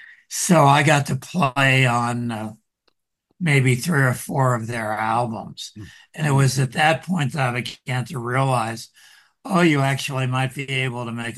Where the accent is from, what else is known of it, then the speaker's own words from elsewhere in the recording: Philadelphia, Pennsylvania, United States; now in New York, United States; I am from Philadelphia originally, mm-hmm. and I came to New York to go to graduate school at Columbia in sociology